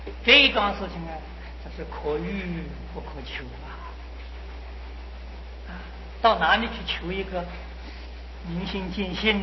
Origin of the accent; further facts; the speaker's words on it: China; 照我们中国人的计算法啊，虚云老和尚就是主张我们中国人计算的方法